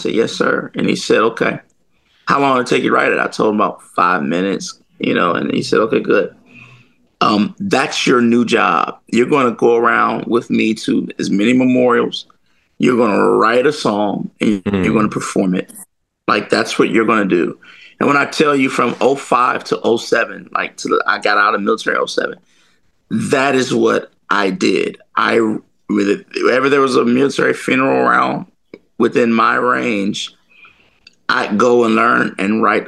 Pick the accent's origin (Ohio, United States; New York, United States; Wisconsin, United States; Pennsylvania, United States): Ohio, United States; Cleveland; And I grew up in Cleveland, Ohio, and some